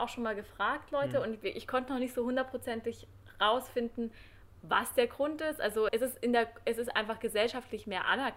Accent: Germany; so als Deutscher will man manchmal vielleicht schneller auf den Punkt kommen

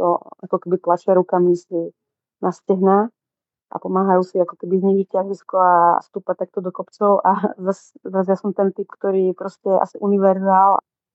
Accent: Prešov Region, Slovakia; ma ovplyvnili moje rodné mesto alebo oblasť, v ktorej pochádzam z Vysokých Tatier

